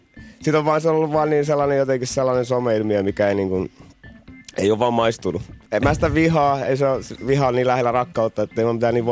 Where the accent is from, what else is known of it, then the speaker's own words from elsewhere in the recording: Tampere, Pirkanmaa, Finland; mä oon Länsi-Tampereelta